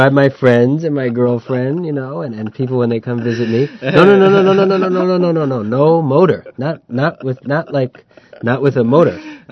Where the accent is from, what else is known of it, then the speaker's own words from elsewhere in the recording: New York, United States; You know, I'm from New York, and the weather in New York is similar.